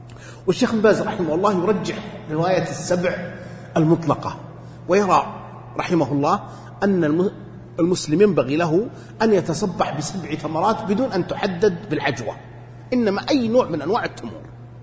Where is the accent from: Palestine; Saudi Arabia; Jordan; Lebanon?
Saudi Arabia; Najd; أو بالسلج عندنا في نجد